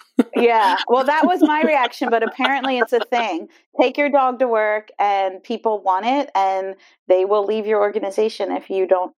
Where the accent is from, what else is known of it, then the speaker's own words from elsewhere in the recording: Pennsylvania, United States; So I'm originally from Lancaster County, PA